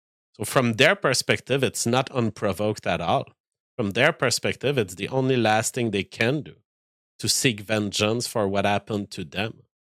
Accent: Canada; But the fact is, being a Canadian

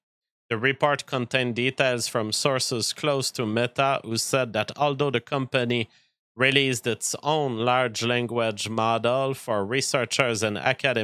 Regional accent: Canada

